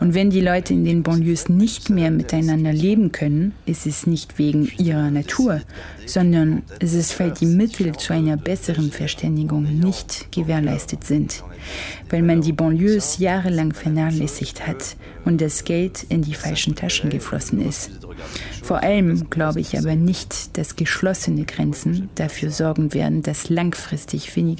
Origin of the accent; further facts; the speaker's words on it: Paris, Île-de-France, France; steht Frankreich, meine Heimat, unter Schock.